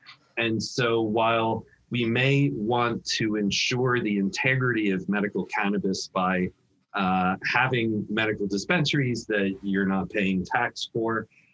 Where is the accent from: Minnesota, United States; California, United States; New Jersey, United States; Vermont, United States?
New Jersey, United States; My home state of New Jersey, unfortunately, has not.